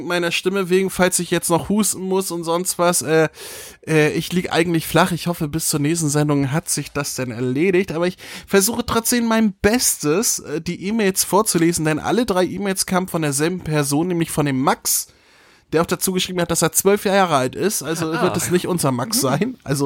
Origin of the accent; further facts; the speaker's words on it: Northern Germany, Germany; ich bin Norddeutscher, wir sagen Feudeln.